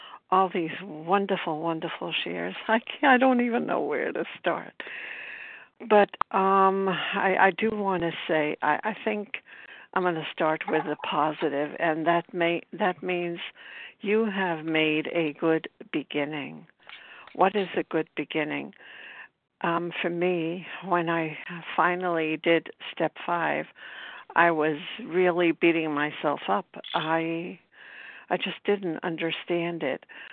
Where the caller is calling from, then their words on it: Brooklyn, New York, United States; I'm from Brooklyn, New York.